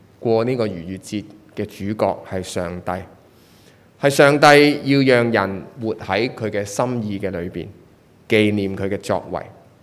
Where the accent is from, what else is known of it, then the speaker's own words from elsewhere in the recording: China; 其实跟我们中国人我们守农历新年其实都有少少的来到去相似。